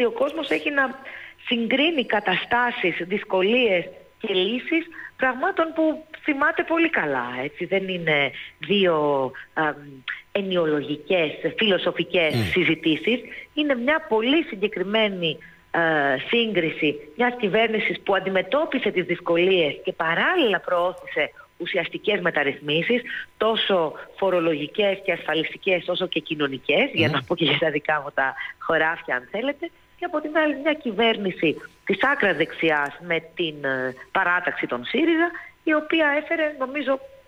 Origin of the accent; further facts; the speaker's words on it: Piraeus, Attica, Greece; Είμαι Πειραιώτισσα πάπου προς πάπου, τρεις γενιές τώρα. Και από τους γονείς μου και από τους παππούδες μου. Και επειδή είμαι προσφυγικής καταγωγής, εκτός από τον Πειραιά, δυστυχώς δεν έχουμε τίποτα άλλο.